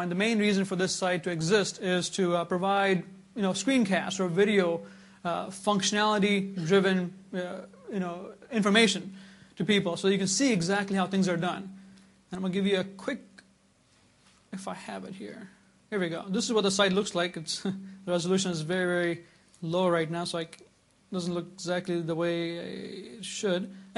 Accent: United States; I'm from United States.

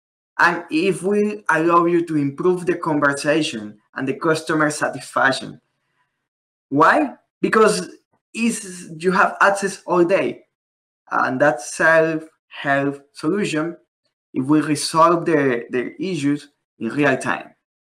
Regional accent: Colombia; now in Canada; I am from Colombia. 9 years ago, I moved, I immigrated with my family here to Canada, to the North Pole. Part of my family is still living in Colombia

